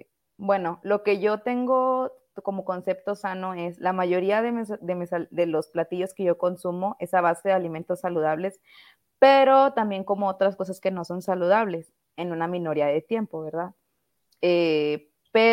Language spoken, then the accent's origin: Spanish; Monterrey, Nuevo León, Mexico; Ok, bueno, yo soy de aquí de Monterrey, Nuevo León.